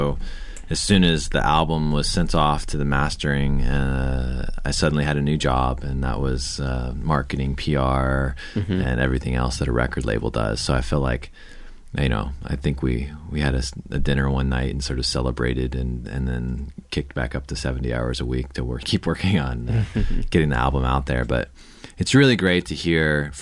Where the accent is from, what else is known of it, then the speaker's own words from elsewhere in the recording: Florida, United States; I grew up in Florida and had spent a number of years. I spent the first 18 years of my life there